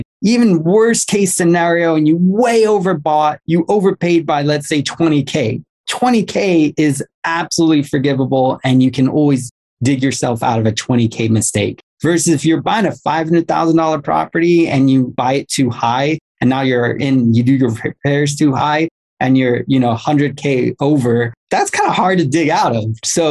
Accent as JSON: {"language": "English", "town": "Los Angeles", "region": "California", "country": "United States", "said": "I'm from Los Angeles."}